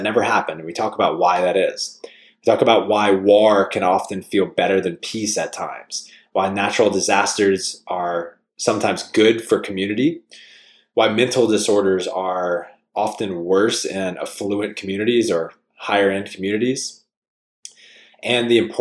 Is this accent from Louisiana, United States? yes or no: yes; Louisiana, United States; Where I grew up in Louisiana, community was very highly valued, is very highly valued.